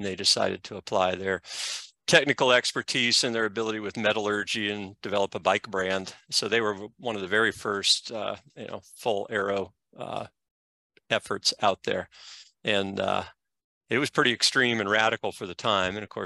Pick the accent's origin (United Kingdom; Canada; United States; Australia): United States; Indiana; I grew up in Indiana. I started riding a bike when I was 14, racing when I was 15.